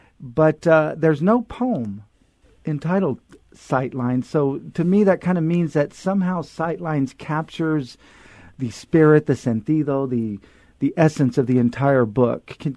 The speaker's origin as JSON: {"language": "English", "town": "Fresno", "region": "California", "country": "United States", "tie": "born or raised there", "said": "She came of age and lives today in the agricultural heartland of Fresno, California, my hometown, which has grown, among other things, a rich crop of writers."}